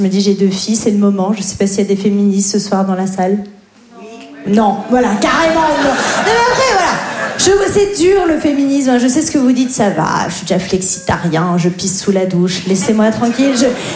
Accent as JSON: {"language": "French", "region": "Grand Est", "country": "France", "tie": "born or raised there", "said": "je n'ai jamais reçu de pression et j'ai grandi en Lorraine."}